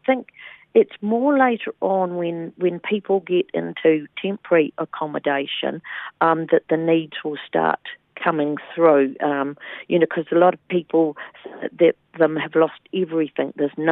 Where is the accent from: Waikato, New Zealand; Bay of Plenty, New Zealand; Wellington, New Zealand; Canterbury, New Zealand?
Canterbury, New Zealand; Christchurch; now in Westport, New Zealand; I was from Christchurch. But life had other plans, and I met my husband here, fell in love. He's from Christchurch too, and we've been here ever since.